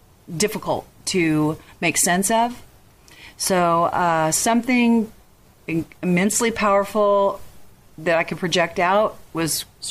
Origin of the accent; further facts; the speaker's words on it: Texas, United States; Well, I just blame it on the fact I'm from Texas, and I'm not afraid of anything, I guess.